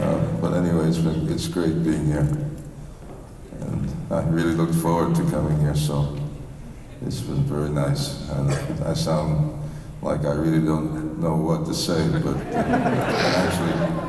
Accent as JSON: {"language": "English", "town": "New York City", "region": "New York", "country": "United States", "tie": "born or raised there", "said": "You know, I grew up, as I said, I grew up in New York City."}